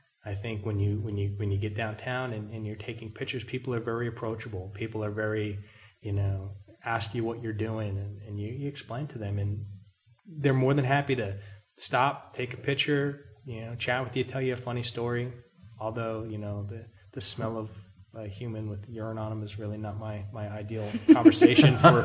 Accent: New Jersey, United States; You know, growing up in New Jersey too, I had access to the buses. I could go to New York City for $4.

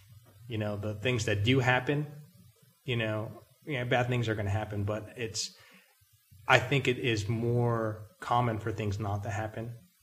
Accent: New Jersey, United States; You know, growing up in New Jersey too, I had access to the buses. I could go to New York City for $4.

